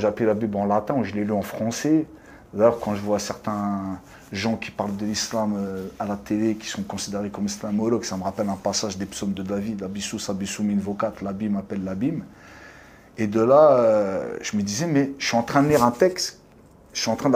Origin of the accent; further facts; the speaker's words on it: France; en tant que Français de souche, j'étais souvent testé dans les rixes